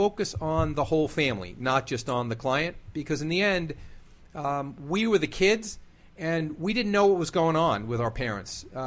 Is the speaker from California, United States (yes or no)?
no; Lynbrook, New York, United States; Long Island, Lynbrook.